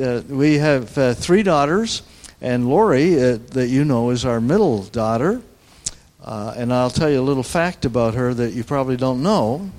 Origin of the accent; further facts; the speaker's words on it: Canada; We're from Canada. And we proudly wear our Canadian pin. Yeah, we left. We live in near Toronto in Canada